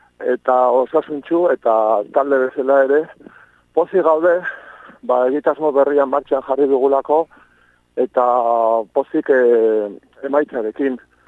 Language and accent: Basque; Lasarte-Oria, Basque Country, Spain; justo atzo, Lasarte Orrian, gure herrian, ba, ikasolan da eskolan, ibilin nintzen